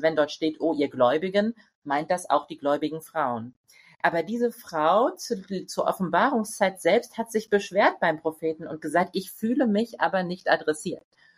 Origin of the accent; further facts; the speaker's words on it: Germany; Also ich komme ja aus Deutschland, da ist es der Doppelpunkt im Moment.